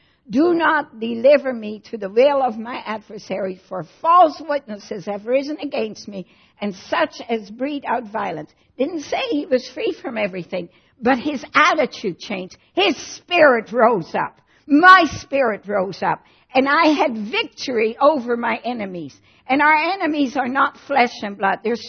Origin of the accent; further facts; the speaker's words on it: Netherlands; I grew up in Holland, went to school for grades 1 and 2, and went to Christian school and learned psalms, to sing psalms in Dutch.